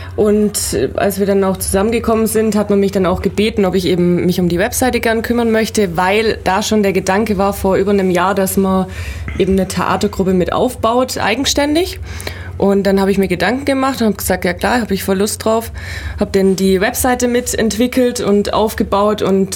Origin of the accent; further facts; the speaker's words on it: Biberach an der Riss, Baden-Württemberg, Germany; now in Ulm, Germany; ich bin eigentlich aus Biberach an der Riss, ist ja hier bei uns in der Nähe, bin aber auch schon um einiges in der Welt rumgekommen, möchte jetzt aber auch gerne in Ulm bleiben